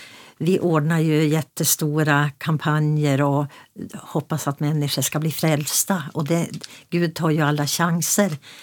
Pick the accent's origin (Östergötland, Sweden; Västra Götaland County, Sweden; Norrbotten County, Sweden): Norrbotten County, Sweden; Piteå; now in Örnsköldsvik, Sweden; Jag är uppvuxen i Pitebygden. Jag bor här i Örnsköldsvik med min man